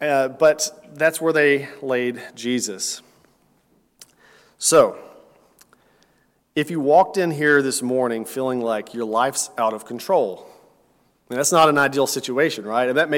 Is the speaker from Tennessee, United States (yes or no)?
yes; Tennessee, United States; You know, we pride ourselves in Texas, and I come from Tennessee originally, Southern hospitality.